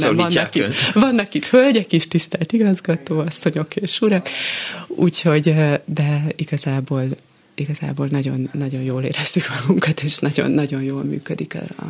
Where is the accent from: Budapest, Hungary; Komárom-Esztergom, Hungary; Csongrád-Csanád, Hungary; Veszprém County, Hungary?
Budapest, Hungary; én is egyébként budapesti vagyok